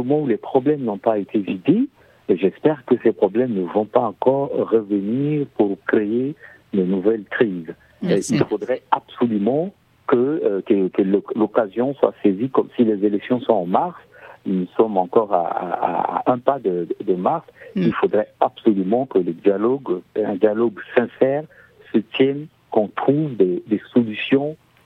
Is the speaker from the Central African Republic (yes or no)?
yes; Central African Republic; La solution n'est pas dans les armes, surtout chez moi en Centrafrique.